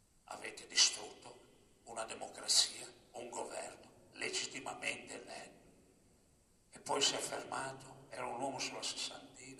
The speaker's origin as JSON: {"language": "Italian", "town": "Genoa", "region": "Liguria", "country": "Italy", "said": "da buon genovese"}